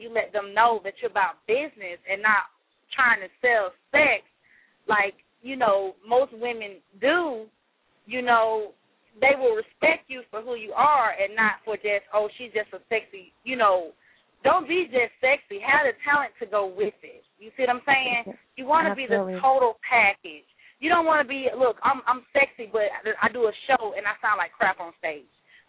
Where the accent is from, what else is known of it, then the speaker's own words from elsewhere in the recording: Orlando, Florida, United States; also born or lived in Columbus, United States; I was born in Columbus, Georgia, but when I was like 6, I moved to Orlando, Florida.